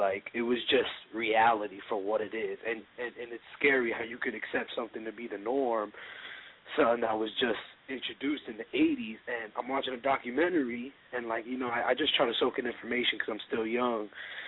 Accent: Brooklyn, New York, United States; accent: Brooklyn; I'm from Brooklyn, New York. I'm only 19 years old

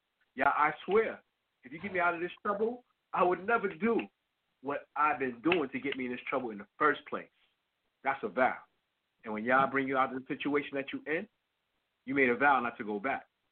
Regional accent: Harlem, New York, United States; I grew up in Harlem, and many of my friends ain't make it out. They died, they in jail, they caught up on drugs.

